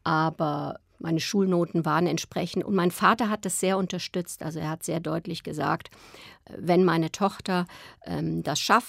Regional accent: Rhineland, Germany; now in Berlin, Germany; Also ich habe die meiste Zeit meines Lebens, also vor allen Dingen Kindheit, ja, Jugend, habe ich im Rheinland verbracht. Und ich habe mich nie als Rheinländerin gesehen, bis ich in Berlin gelandet bin.

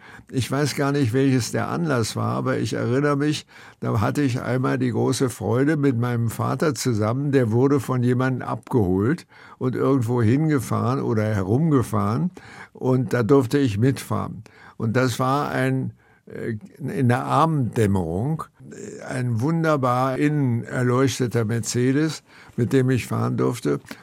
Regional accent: Berlin, Germany; ich empfinde Berlin zutiefst als meine Heimat.

